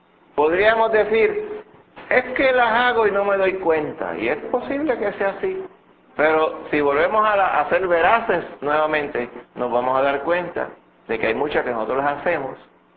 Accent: Puerto Rico; Acuérdense que en el contexto de nosotros como puertorriqueños

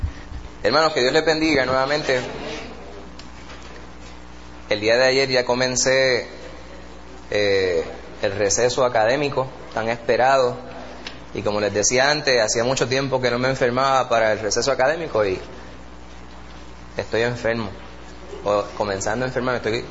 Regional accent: Puerto Rico; los aspectos culturales artísticos de nuestra idiosincrasia como puertorriqueños

